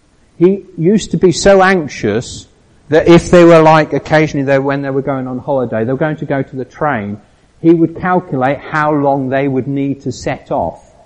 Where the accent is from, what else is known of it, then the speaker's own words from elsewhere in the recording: United Kingdom; But we're British and we know how to do it all the time, don't we?